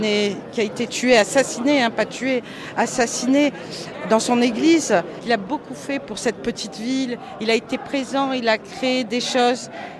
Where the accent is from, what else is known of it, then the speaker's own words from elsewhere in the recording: Marseille, Provence-Alpes-Côte d'Azur, France; born there; Moi, j'ai 53 ans, je suis née à Marseille.